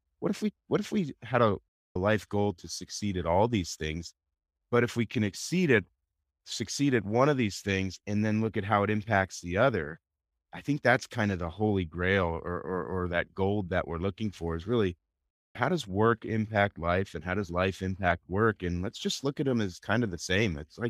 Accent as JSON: {"language": "English", "region": "the South", "country": "United States", "said": "I am from the South, so."}